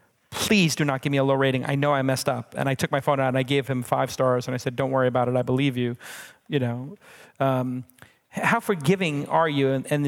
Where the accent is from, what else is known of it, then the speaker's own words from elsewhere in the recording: New York, United States; I can tell you, I'm from New York.